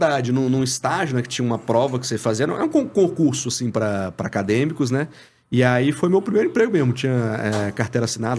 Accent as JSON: {"language": "Portuguese", "region": "Espírito Santo", "country": "Brazil", "said": "Sou capixaba."}